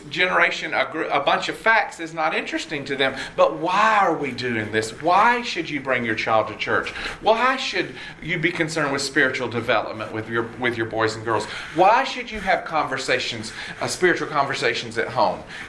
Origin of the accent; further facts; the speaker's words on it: Red Oak, Georgia, United States; So I grew up in Red Oak, Georgia.